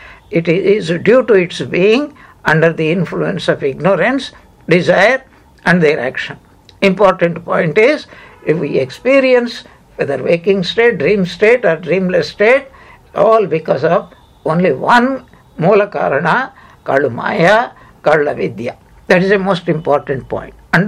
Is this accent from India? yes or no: yes; India; I am from India and I am a Hindu